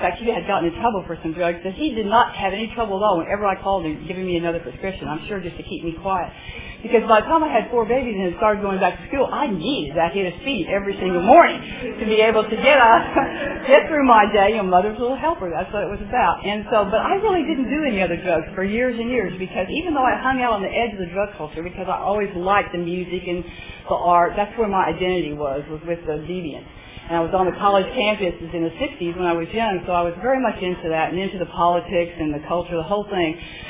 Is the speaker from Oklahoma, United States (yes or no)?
yes; Oklahoma, United States; I grew up in Oklahoma, and I married when I was 18.